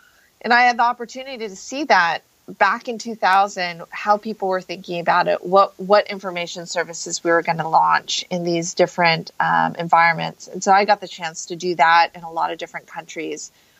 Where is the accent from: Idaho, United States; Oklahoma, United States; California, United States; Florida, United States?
California, United States; Palo Alto; And it turned out he was from Palo Alto, and I was telling him how I was from Palo Alto.